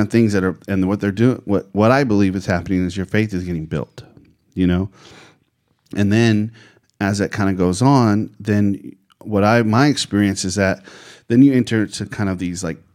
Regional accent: Bakersfield, California, United States; I grew up in Bakersfield, California, and so in Bakersfield during the winter months, in the mornings, the fog is like thick.

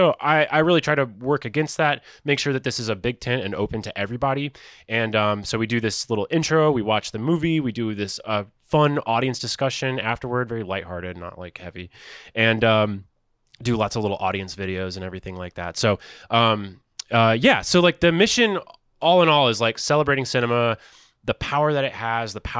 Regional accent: Georgia, United States; Through the accessibility of pills growing up in Georgia in like 2006, 2005.

